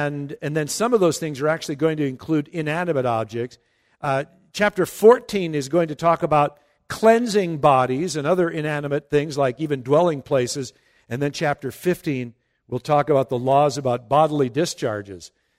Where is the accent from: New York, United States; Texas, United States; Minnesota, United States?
Minnesota, United States; I'd never eaten seafood. I was raised in Minnesota.